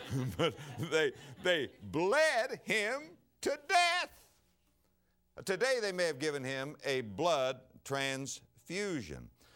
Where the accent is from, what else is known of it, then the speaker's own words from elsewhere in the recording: West Palm Beach, Florida, United States; Now, I'm from West Palm Beach, Florida.